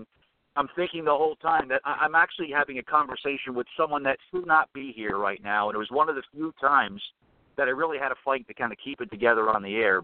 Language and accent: English; New Jersey, United States; growing up in New Jersey, where I was born in Jersey, lived my whole life here